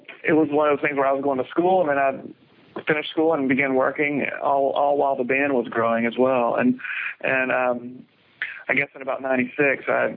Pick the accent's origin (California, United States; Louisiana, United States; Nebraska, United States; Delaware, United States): Louisiana, United States; Lake Charles; moved away; also born or lived in Houston; I grew up in Louisiana in Lake Charles, moved to Houston, and after going to college for a couple of years, I ended up finishing school in Houston